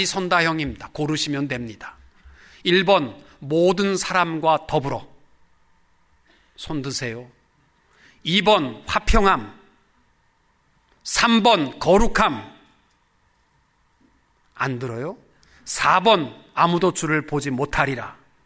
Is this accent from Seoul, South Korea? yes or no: no; Osan, Gyeonggi Province, South Korea; 저는 오산에서 컸습니다. 오산 미군 비행장 앞에 아스팔트가 쫙 돼 있었어요.